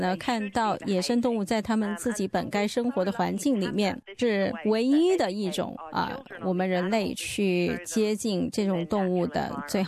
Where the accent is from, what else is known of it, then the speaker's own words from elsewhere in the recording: Australia; 而且我们澳大利亚人非常的幸运